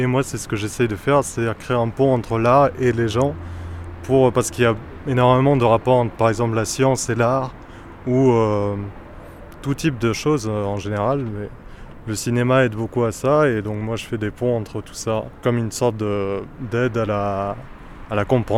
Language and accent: French; Limoges, Nouvelle-Aquitaine, France; Moi je suis de Limoges à la base, je suis né ici.